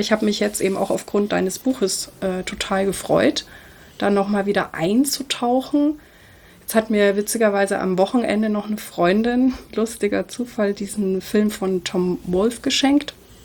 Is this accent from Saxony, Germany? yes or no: no; Bavaria, Germany; Also ich bin ja in Franken groß geworden